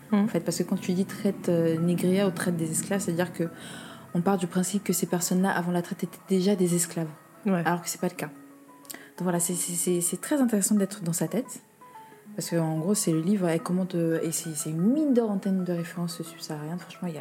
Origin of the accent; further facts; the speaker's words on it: Cameroon; en tant que Camerounais, le kaba